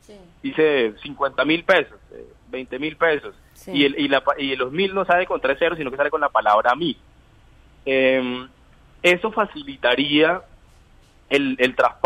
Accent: Valledupar, Cesar, Colombia; Es de mi ciudad, yo soy de Valledupar.

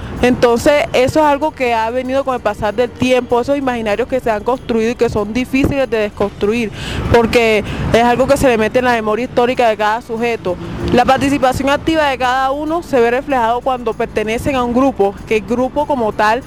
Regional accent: Mahates, Bolívar, Colombia; soy de Mates, Bolívar, comunidad afrodescendiente. Es la cabecera municipal del corregimiento de San Basilio de Palenque.

